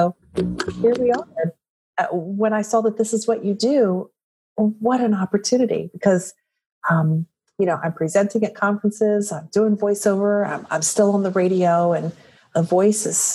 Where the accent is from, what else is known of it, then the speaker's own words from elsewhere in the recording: New Jersey, United States; I grew up in Jersey and I can't even do a Jersey accent right.